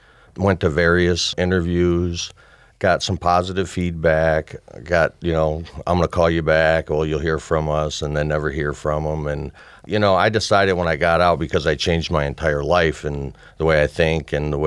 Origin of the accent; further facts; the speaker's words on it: Warren, Michigan, United States; Well, I grew up in Warren, Michigan, the youngest of six children. Grew up in an okay neighborhood.